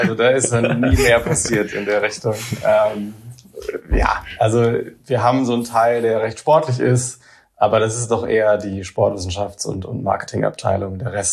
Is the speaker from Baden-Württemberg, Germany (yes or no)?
yes; Heidelberg, Baden-Württemberg, Germany